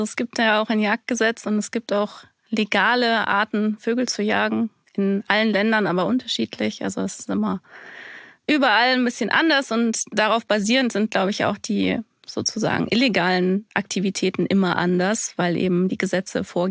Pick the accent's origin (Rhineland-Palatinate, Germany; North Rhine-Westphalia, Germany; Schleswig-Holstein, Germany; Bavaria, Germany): North Rhine-Westphalia, Germany; Bielefeld; now in Berlin, Germany; Wo komme ich her? Ja, ursprünglich aus Bielefeld, heute aus Berlin